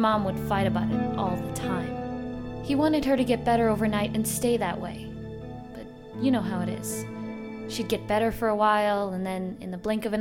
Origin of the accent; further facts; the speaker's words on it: Chicago, Illinois, United States; I grew up in Chicago most of my life, inner city. It was okay.